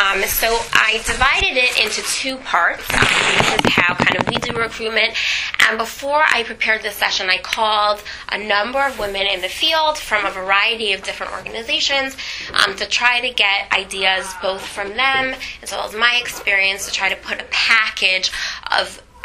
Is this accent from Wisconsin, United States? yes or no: no; South Bend, Indiana, United States; now in Baltimore, United States; I am originally from South Bend, Indiana, so I didn't know that there was a word Kirov. It was just what everybody did. 10 years ago, I moved to Baltimore, Maryland when I got married.